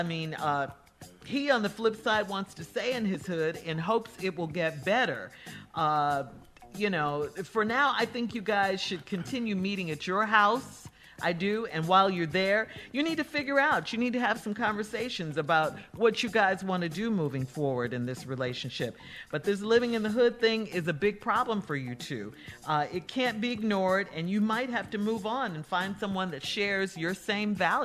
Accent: Central African Republic; Carla's from Ghana. I'm from Central African Republic.

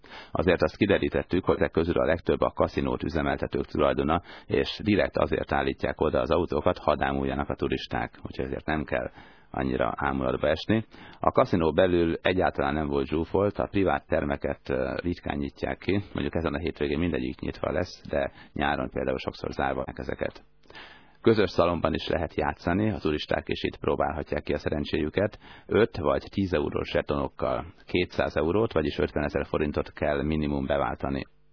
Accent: Hungary; de mosolyogva bizonyítottuk, hogy noha magyarok vagyunk, azért ki tudjuk fizetni a nyugágybérlést.

